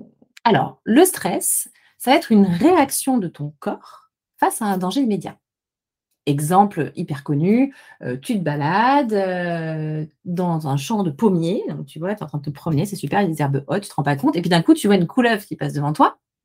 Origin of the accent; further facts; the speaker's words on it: Auvergne-Rhône-Alpes, France; Et je suis originaire de l'Ardèche du Sud.